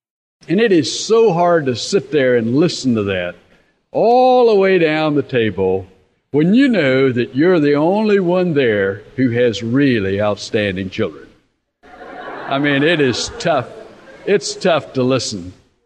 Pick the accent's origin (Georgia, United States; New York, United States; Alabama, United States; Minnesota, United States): Georgia, United States; I grew up in Georgia